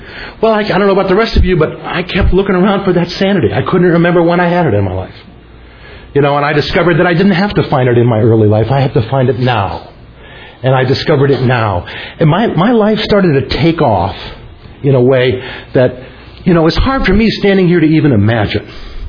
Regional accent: Ohio, United States; I'm from Northeast. I lived in Northeast Ohio much of my life.

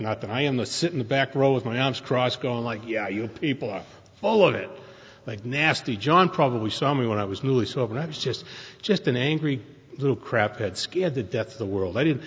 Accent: Boston, Massachusetts, United States; born or raised there; moved away as an adult; now in San Diego, United States

